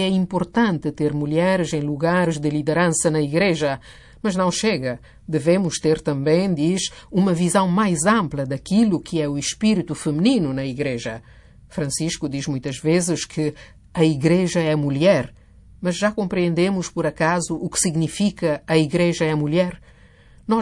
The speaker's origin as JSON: {"language": "Portuguese", "country": "Austria", "second_language": "Portuguese", "said": "Como austríaca, posso compreender que muitas mulheres, quando vou à Áustria ou à Alemanha, falamos a mesma língua"}